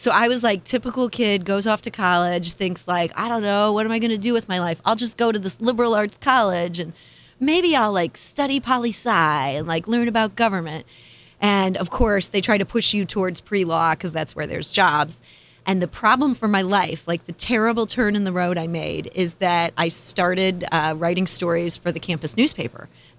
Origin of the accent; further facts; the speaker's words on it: Cleveland, Ohio, United States; now in St. Louis, United States; So I'm from Cleveland, Ohio. I moved to St. Louis.